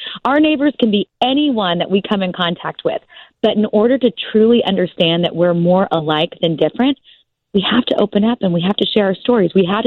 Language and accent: English; Oklahoma, United States; I mean, it's funny because I am from Oklahoma